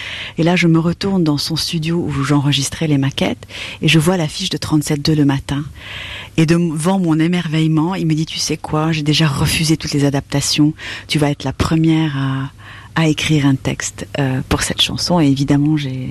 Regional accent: Lebanon; moved away; C'est uniquement lorsque j'ai quitté le Liban, alors est-ce le côté enfant du pays qui est parti, la nostalgie

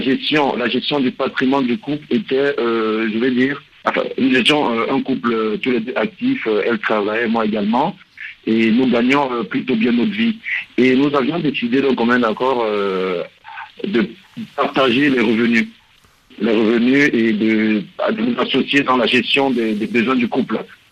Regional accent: Cameroon; Moi, je suis camerounais en passant. Moi, je suis camerounais

